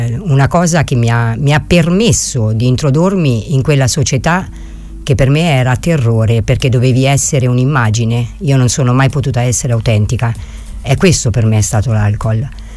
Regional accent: Umbria, Italy; also born or lived in Caserta; io vengo dall'Umbria, nasco a Caserta

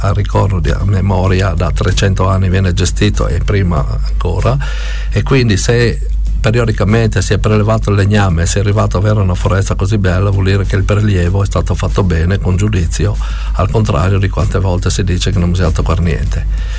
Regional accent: Arta Terme, Friuli-Venezia Giulia, Italy; io sono di Arta Terme, noi abbiamo boschi

